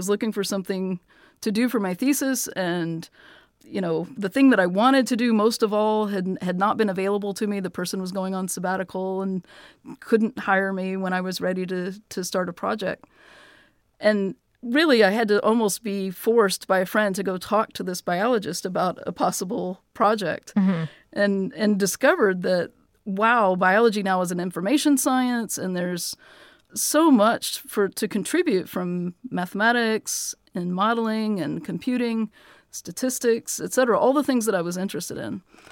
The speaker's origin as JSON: {"language": "English", "region": "Texas", "country": "United States", "tie": "born or raised there", "said": "So I grew up in Texas in the Dallas-Fort Worth area, and I went to undergraduate school there."}